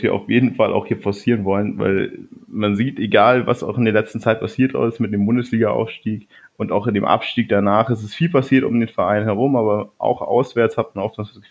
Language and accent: German; Ingolstadt, Bavaria, Germany; accent: Standard German; ich komme aus Ingolstadt. Auch wenn man es nicht ganz so hört, aber mir wird immer auch vorgeworfen, dass ich recht Hochdeutsch rede, auch dafür, dass ich aus Ingolstadt komme.